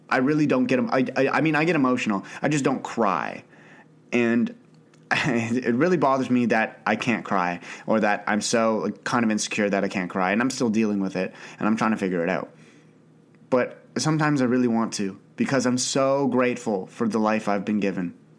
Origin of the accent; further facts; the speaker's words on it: Canada; I grew up in Canada. I live in Ottawa, Canada